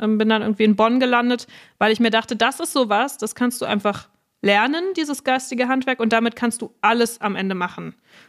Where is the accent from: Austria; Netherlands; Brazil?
Netherlands; Und ich bin ja eigentlich Holländerin.